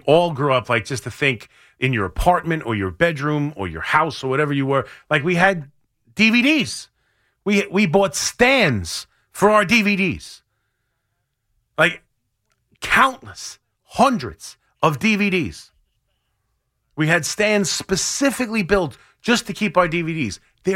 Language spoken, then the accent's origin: English; Long Island, New York, United States; I didn't grow up in. I grew up on Long Island, so I don't.